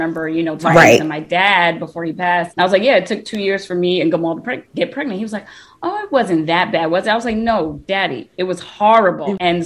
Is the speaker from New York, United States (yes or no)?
yes; Bronx, New York, United States; We are from the Bronx. That's another reason why, you know, it's A Tribe Called Fertility. We're both hip hop heads.